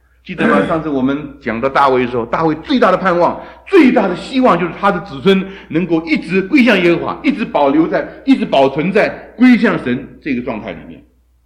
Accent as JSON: {"language": "Chinese", "country": "China", "said": "我们中国人曾经有过八国联军"}